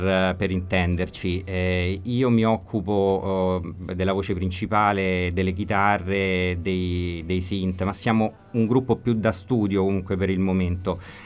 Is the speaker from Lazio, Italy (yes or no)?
yes; Rome, Lazio, Italy; veniamo da Roma e proponiamo la nostra musica.